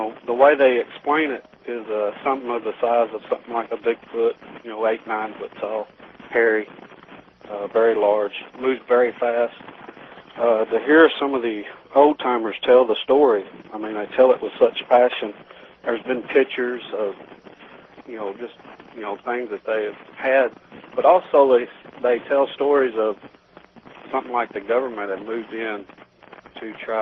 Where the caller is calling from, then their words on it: Texarkana, United States; I'm calling from the far northeast corridor of Texarkana.